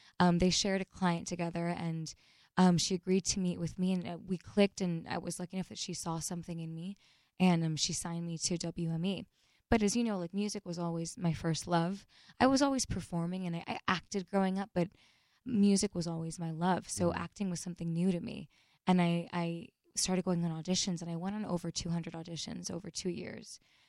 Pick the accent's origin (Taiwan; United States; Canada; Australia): United States; Miami, Florida; also born or lived in Fort Lauderdale; I grew up in Miami. Yeah. Okay. I was born in Fort Lauderdale, grew up in Miami